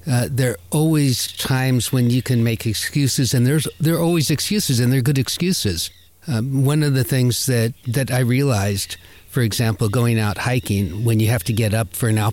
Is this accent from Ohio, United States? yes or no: no; Virginia, United States; also born or lived in California; I'm a native Californian. As a kid, we moved to Virginia. And so I grew up in Virginia, and we moved before I was outside in other than a stroller.